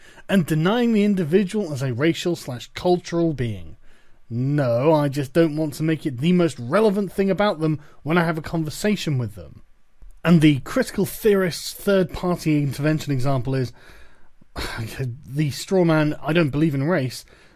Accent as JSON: {"language": "English", "region": "England", "country": "United Kingdom", "said": "If I moved to China, the fact that I'm English would be considered exotic."}